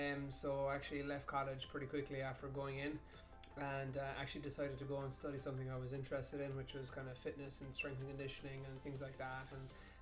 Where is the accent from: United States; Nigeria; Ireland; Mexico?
Ireland; Munster; So growing up in West Kerry, I suppose, is a little bit different to growing up anywhere else.